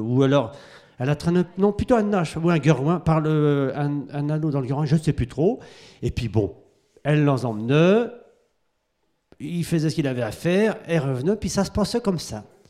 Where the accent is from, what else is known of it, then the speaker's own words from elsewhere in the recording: Saffré, Pays de la Loire, France; born there; je suis né à Saffré, bien sûr, enfin presque, à la maternité de Nozailles